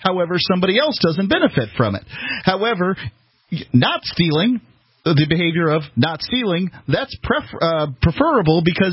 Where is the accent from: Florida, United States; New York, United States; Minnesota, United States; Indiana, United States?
Florida, United States; Bradenton; Let's go to Billy calling in from my hometown of Bradenton, Florida.